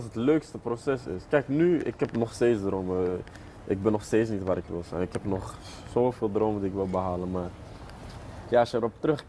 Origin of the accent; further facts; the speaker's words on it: Belgium; born there; first language Moroccan Arabic; ik ben in België geboren, maar ook al ben ik in België geboren, thuis voelde het gewoon als hier. Thuis spraken we alleen Darija, het Arabisch dialect van Marokko.